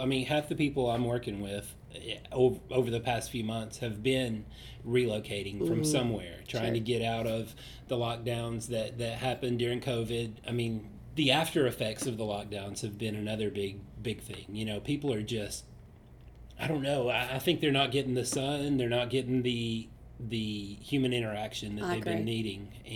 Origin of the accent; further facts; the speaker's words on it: Tennessee, United States; because growing up on the Georgia border, you know, leaving UT and going south